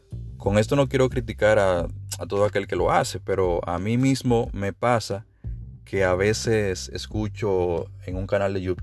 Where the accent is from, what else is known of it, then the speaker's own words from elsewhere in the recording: Dominican Republic; soy de la República Dominicana. Nací y vivo en la República Dominicana. Sí, soy dominicano.